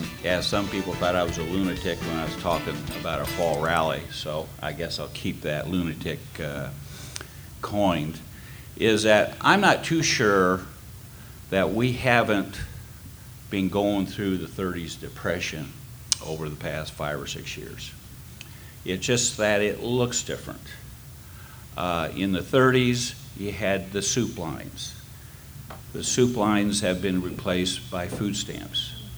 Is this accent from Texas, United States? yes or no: yes; Texas, United States; Actually, I'm a Texan, I ride bulls.